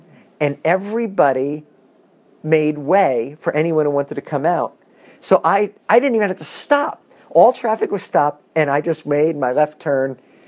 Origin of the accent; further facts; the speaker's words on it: New York, United States; now in Illinois, United States; I'm a New Yorker. I was living in Illinois, and Illinoisans are just not as aggressive as we New Yorkers.